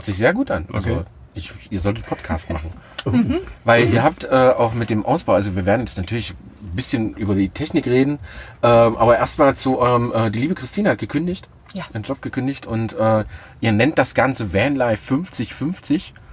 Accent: Aachen, North Rhine-Westphalia, Germany; Ja, das ist meine Heimat.

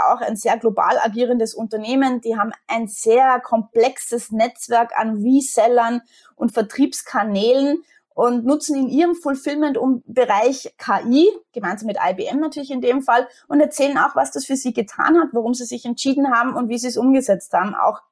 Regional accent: Austria; Jetzt bin ich Österreicherin, wie man unschwer erkennen kann. Und wie viele Österreicher bin ich absolut Wintersportfanatisch.

